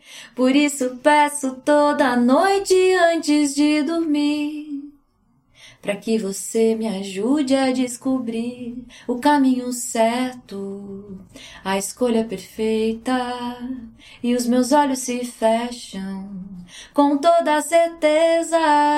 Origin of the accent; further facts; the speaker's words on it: Torres, Rio Grande do Sul, Brazil; na casa onde eu me criei, em Torres.